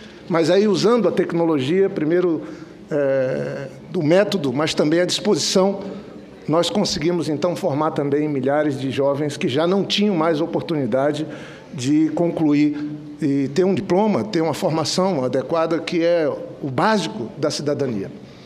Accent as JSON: {"language": "Portuguese", "region": "Acre", "country": "Brazil", "said": "imagine eu que venho do Acre, lá no Acre está 41 graus nesses tempos"}